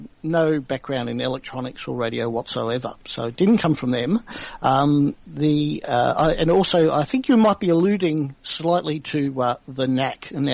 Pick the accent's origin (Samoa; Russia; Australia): Australia; Perth, Western Australia; born or raised there; also born or lived in Melbourne